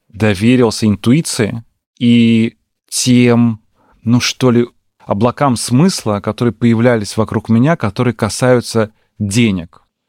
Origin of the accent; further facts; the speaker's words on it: Saint Petersburg, Russia; Ну, я же из Петербурга, понимаете, да, в Петербурге не стыдно быть нищебродом, а в Москве стыдно.